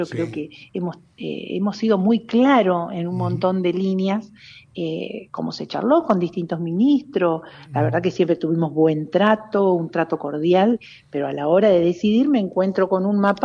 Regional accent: Entre Ríos, Argentina; pero somos tan entrerrianos como ustedes.

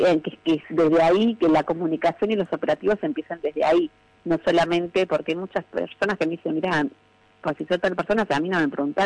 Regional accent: Buenos Aires, Argentina; Nosotros somos de Buenos Aires.

